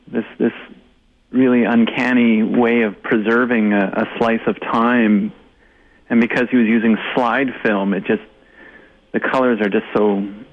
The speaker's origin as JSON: {"language": "English", "town": "Winnipeg", "region": "Manitoba", "country": "Canada", "tie": "born there", "also_born_or_lived": "Ontario / Calgary", "lives_now": "Vancouver, Canada", "said": "I'm originally I was born in Winnipeg, and I lived in Ontario for 20 years, and over the last, you know, 15 years, I've been making my way westward. So I lived in Calgary, and I have been living in Vancouver for the last 6 years"}